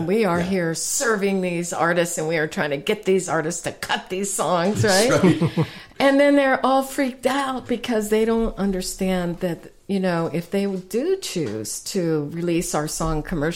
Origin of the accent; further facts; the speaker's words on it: Santa Fe, New Mexico, United States; now in Nashville, United States; we're in Pittsburgh, and we're from Santa Fe and all that, we're singing our own songs, and then we come to Nashville